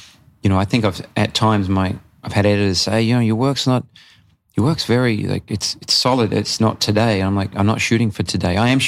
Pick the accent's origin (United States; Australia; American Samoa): Australia; Adelaide, South Australia; So I grew up here in Adelaide, born in Blackwood. My parents lived in Adelaide for many years.